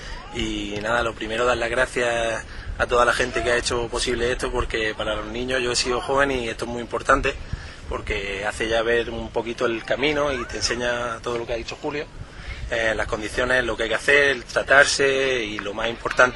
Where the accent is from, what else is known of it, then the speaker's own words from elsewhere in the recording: Totana, Region of Murcia, Spain; pues para mí es un orgullo venir aquí a mi pueblo y estar aquí con toda la gente